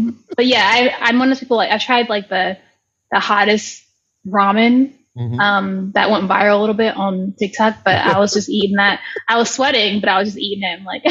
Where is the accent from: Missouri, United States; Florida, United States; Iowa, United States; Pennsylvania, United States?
Pennsylvania, United States; also born or lived in New Jersey; now in Philadelphia, United States; I'm from, I was born in New Jersey. I live in New Jersey, but I've been living in Pennsylvania most of my life. I grew up in this area called Lehigh Valley when I was a teen